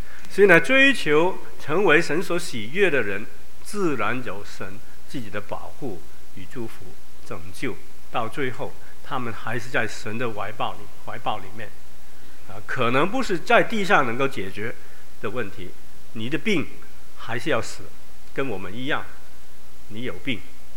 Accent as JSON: {"language": "Chinese", "country": "China", "said": "我们中国人非常有趣的这个教育的层次"}